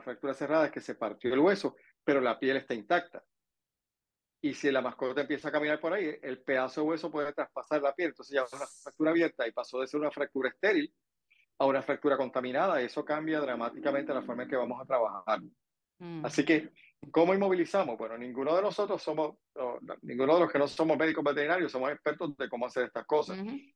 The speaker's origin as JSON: {"language": "Spanish", "town": "Manatí", "country": "Puerto Rico", "said": "Contento de que un compueblano, pues, soy de Manatí."}